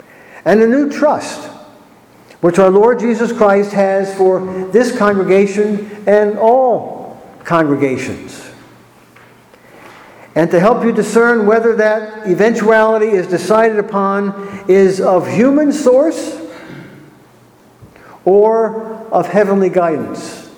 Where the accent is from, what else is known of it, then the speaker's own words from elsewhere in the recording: Scranton, Pennsylvania, United States; I had the privilege of going back to my hometown up in the Scranton, Pennsylvania area, and was able to go back to the manse where I used to live